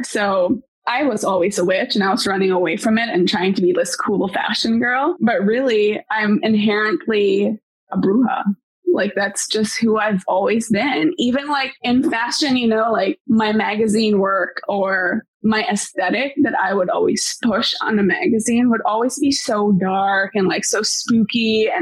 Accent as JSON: {"language": "English", "country": "Philippines", "lives_now": "United States", "said": "I think what's really interesting and beautiful about being Filipino is the intersection of people's devout religious views and superstition."}